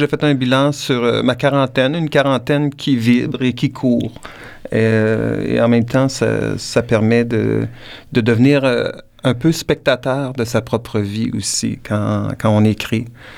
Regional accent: Drummondville, Quebec, Canada; De Drummondville, donc de ma région natale.

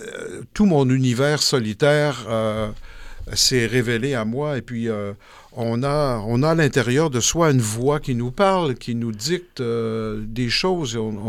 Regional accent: Quebec, Canada; Tu arrives de la campagne, tu as un accent forcément qui est très différent de ceux de la ville. Je venais de la Beauce

